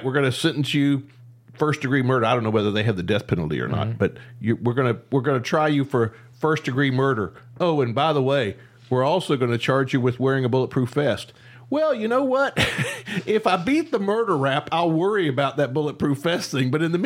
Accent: Huntington, West Virginia, United States; I led a simple life growing up in Huntington, West Virginia, and this is way beyond what I can cope with.

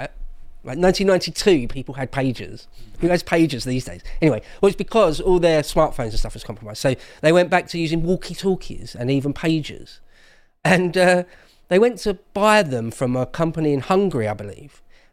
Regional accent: England, United Kingdom; I'm an Englishman

